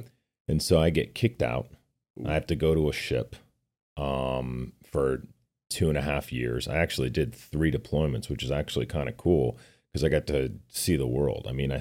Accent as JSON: {"language": "English", "region": "New York", "country": "United States", "tie": "born or raised there", "said": "So it's funny. I grew up in New York just across the river from West Point."}